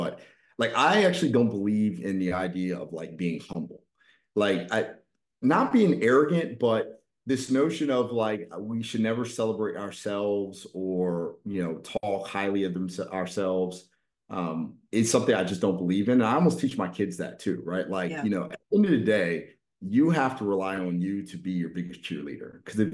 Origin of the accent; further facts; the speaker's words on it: Baltimore, Maryland, United States; now in Jupiter, United States; I grew up in Baltimore running around, and definitely not the safest environment in the world.